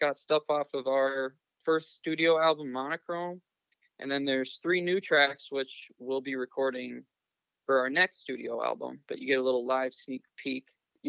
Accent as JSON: {"language": "English", "town": "Shell Lake", "region": "Wisconsin", "country": "United States", "said": "Shell Lake."}